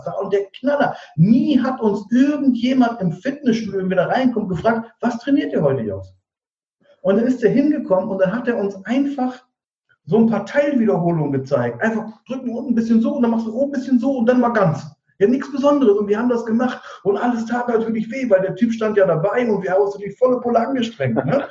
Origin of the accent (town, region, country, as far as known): Diepholz, Lower Saxony, Germany